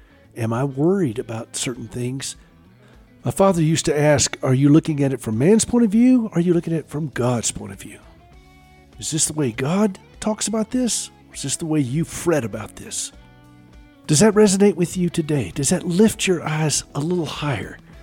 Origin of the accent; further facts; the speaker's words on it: the South, United States; accent: Southern; Sorry, that's my southern accent that comes through.